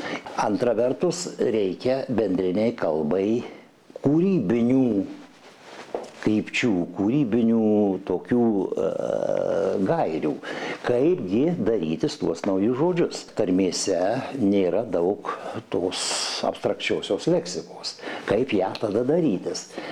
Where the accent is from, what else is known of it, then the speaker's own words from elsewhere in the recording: Suvalkija, Lithuania; Šiandien aš pats suvalkietis